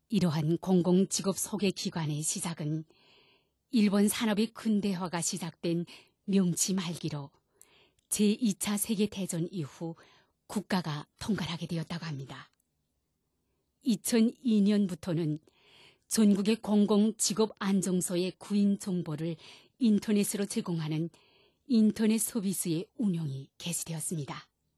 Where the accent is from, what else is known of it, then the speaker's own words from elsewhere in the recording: North Korea; moved away as an adult; now in Japan; 함께 간 사회복지과 직원이 제가 북조선에서 왔다는 것을 밝히고 취직을 도와달라고 이야기하자